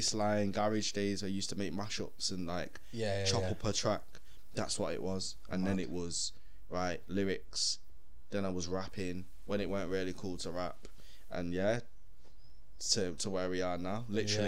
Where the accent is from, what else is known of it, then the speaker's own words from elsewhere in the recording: Manchester, North West England, United Kingdom; growing up in Mosside, I was there and then... From my side, I lived in Levenjune for a bit.